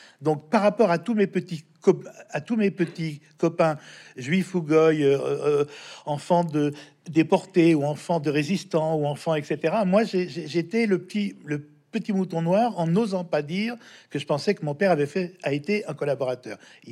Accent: Lyon, Auvergne-Rhône-Alpes, France; Je suis de Lyon en plus.

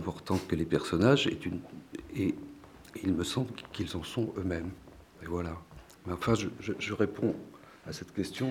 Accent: South-East, France; moved away as an adult; now in Paris, France; je ne suis pas du tout originaire du Sud-Ouest, je suis originaire du Sud-Est. Je suis arrivé à Paris, j'avais 22 ans

